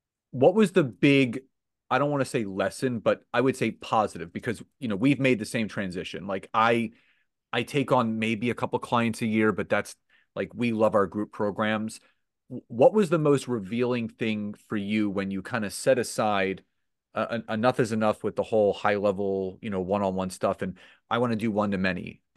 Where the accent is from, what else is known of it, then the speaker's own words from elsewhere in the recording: New Jersey, United States; Me too. What part of Jersey are you from?